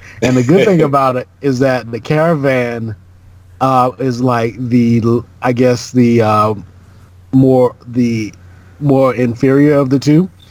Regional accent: Georgia, United States; I guess growing up in Georgia, I'm used to, like, trees, and so that does nothing for me.

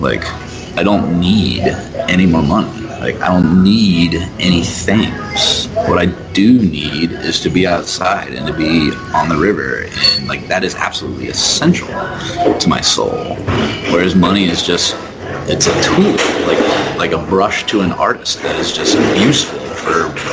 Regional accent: San Dimas, California, United States; And I grew up in San Dimas, California, which is right on the foothills outside of LA.

